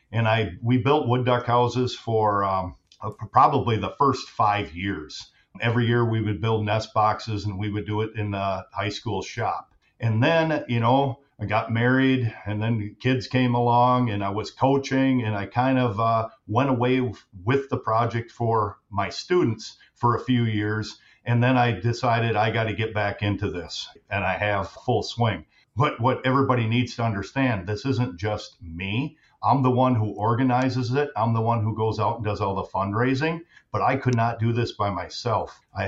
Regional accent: Minnesota Lake, Minnesota, United States; I grew up down here, south of Mankato, Minnesota Lake, Minnesota.

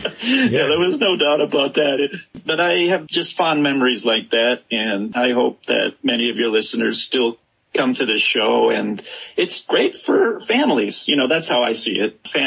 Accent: Wisconsin, United States; I grew up in Racine County, and the metro Milwaukee area was always part of our life.

